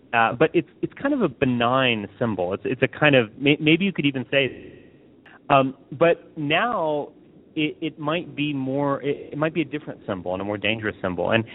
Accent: Texas, United States; also born or lived in Virginia; I went to the University of Virginia as an undergraduate, and I grew up in Texas.

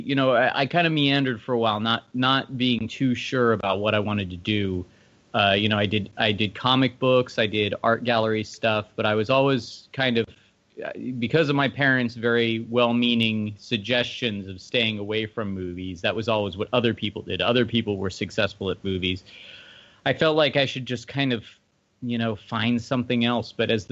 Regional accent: Hollywood, California, United States; now in Texas, United States; So the right now I'm in Texas. I grew up in Hollywood, but I actually came to Texas because I wanted to try filmmaking as a small business model.

